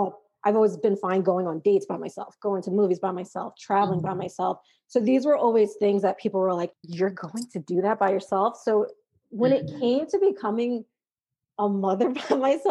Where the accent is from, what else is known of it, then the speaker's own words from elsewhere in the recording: New York, United States; I am from New York.